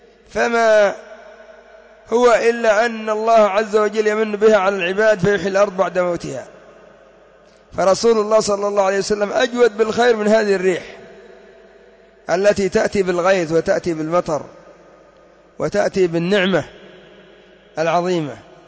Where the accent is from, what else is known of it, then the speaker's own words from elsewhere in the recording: Yemen; وعندنا في اليمن يقولون فلان ينقط الدم